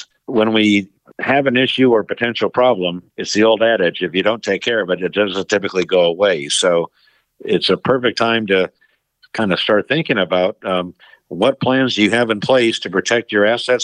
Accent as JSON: {"language": "English", "town": "St. Louis", "region": "Missouri", "country": "United States", "tie": "born or raised there", "said": "Born and raised in St. Louis pretty much my first 20 years, and of course an avid Cardinal fan."}